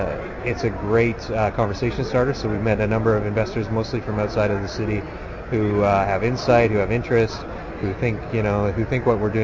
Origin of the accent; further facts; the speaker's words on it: Canada; But the advantages about being Canadian are we have this weird ability, pathological ability, to focus and get stuff done